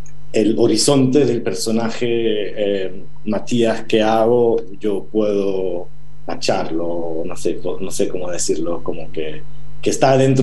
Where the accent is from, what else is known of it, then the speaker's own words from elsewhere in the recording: Berlin, Germany; Spanish is a second language; yo soy alemán, soy actor alemán, soy de Berlín